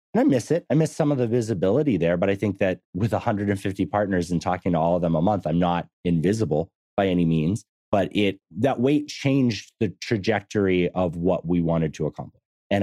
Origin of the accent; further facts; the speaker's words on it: Massachusetts, United States; now in Texas, United States; I grew up in Massachusetts. I live in Texas now.